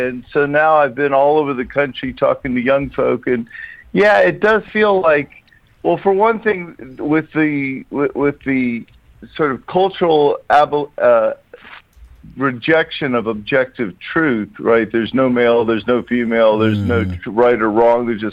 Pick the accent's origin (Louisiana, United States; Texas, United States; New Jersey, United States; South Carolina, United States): Louisiana, United States; Baton Rouge; born there; I was born in Baton Rouge, so I've got … in my blood.